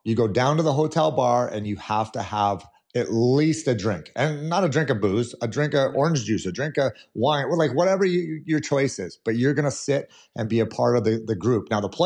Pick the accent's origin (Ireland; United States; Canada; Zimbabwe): Canada; Edmonton, Alberta; play for the Edmonton Oilers back in the day. I really would have. I mean, that's my hometown.